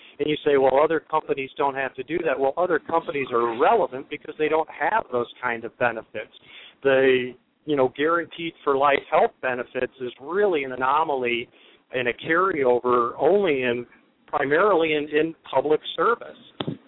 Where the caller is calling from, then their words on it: Chicago, Illinois, United States; from Chicago.